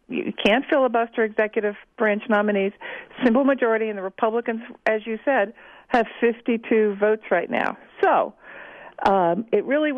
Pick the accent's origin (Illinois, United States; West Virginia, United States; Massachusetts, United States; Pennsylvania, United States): Pennsylvania, United States; I think you're going to see a couple of the Northern Midwestern senators in my home state of Pennsylvania.